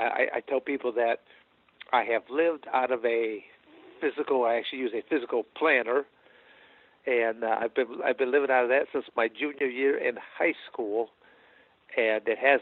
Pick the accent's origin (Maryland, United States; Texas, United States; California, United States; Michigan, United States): Michigan, United States; also born or lived in Arizona; I bounce between two states, Michigan and Arizona. I'm born and raised in Michigan. And I went to Arizona State University.